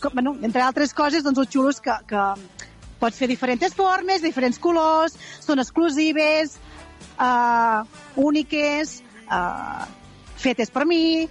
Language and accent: Catalan; Solsona, Catalonia, Spain; De Solsona.